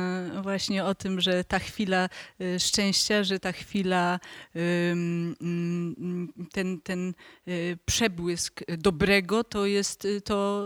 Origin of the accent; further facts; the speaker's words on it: Warsaw, Masovian Voivodeship, Poland; born there; moved away as an adult; now in Kraków, Poland; Urodziłam się w Warszawie i przyjechałam na studia do Krakowa.